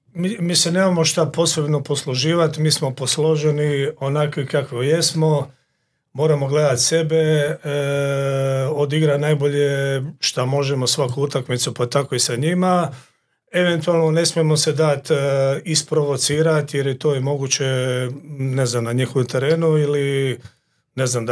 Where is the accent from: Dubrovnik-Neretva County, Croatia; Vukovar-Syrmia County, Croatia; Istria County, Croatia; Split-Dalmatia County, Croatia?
Istria County, Croatia; Umag; ja sam iz Umaga, a Umagu je sport broj jedan uvijek bio rukomet.